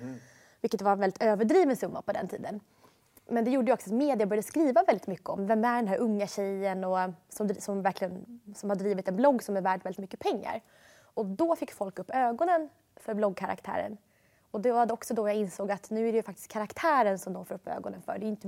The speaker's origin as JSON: {"language": "Swedish", "town": "Jakobsberg", "region": "Stockholm County", "country": "Sweden", "tie": "born or raised there", "said": "Jag var ju uppvuxen i Jakobsberg och sen visserligen pappa flyttade in till stan, men det blev en jätteklasskrock för mig att börja gå i skola i Jakobsberg till Vasastan i Bodenplan."}